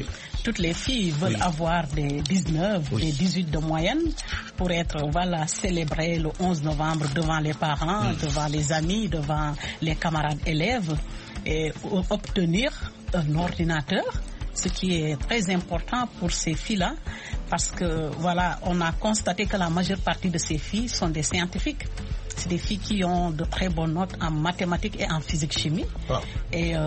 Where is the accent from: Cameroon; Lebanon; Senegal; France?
Senegal; moved away; Sénégalais, voilà, qu'on a laissé chez nous, au Sénégal avant de venir ici.